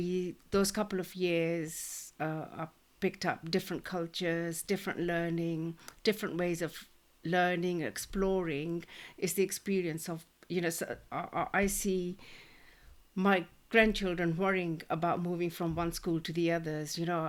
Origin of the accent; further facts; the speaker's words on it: Nairobi, Kenya; I was born in Kenya, in Africa, Nairobi.